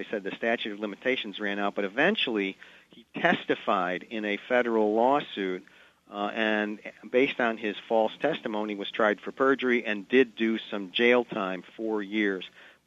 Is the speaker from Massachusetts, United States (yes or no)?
no; Chicago, Illinois, United States; but I grew up in Chicago, too, in the same period.